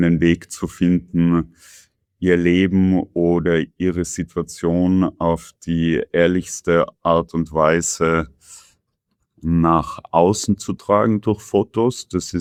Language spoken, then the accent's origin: German; Tyrol, Austria; je mehr sehne ich mich auch danach, meine Heimat zu dokumentieren. Also kommen Bilder Tiroler Brauchtümern oder von Bergbauern oder schönen Landschaften in meinem Kopf.